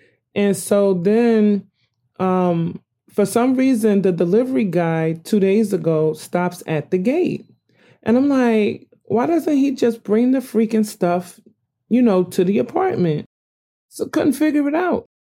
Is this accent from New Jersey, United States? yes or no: yes; New Jersey, United States; I didn't understand because I'm from Jersey. You know what I mean? We don't have apartment houses in New Jersey.